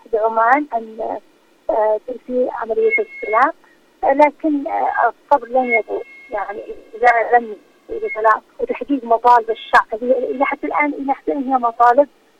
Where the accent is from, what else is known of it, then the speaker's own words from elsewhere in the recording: Yemen; نحن كشعب يمني